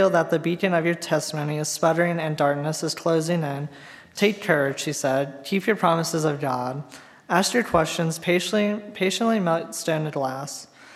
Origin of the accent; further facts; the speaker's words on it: Frederick, Maryland, United States; I have been serving for about 2 months now, and I am from Frederick, Maryland.